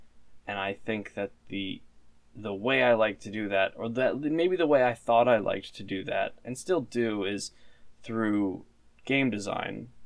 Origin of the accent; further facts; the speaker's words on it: Maine, United States; I'm from Maine, and I went to college originally for architecture